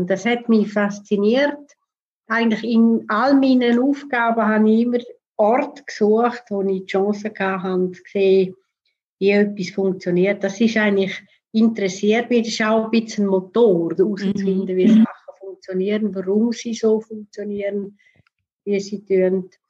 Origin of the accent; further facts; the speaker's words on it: Switzerland; dass man als Schweizerin oder Schweizer relativ in einer guten Position ist, weil man in der Regel zwei, drei Sprachen redet